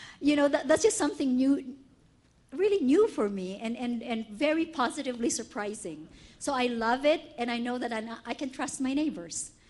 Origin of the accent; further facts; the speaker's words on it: Philippines; I grew up in the Philippines, and we have a tradition called Bayanihan, heroism.